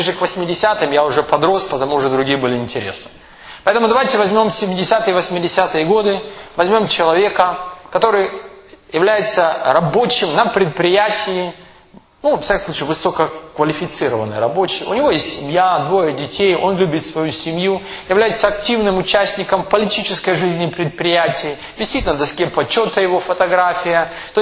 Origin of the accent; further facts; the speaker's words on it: Kyiv, Ukraine; Я рос в Киеве. Я 30 лет прожил в Киеве, в районе метро КПИ. Вот там я вырос, в том районе.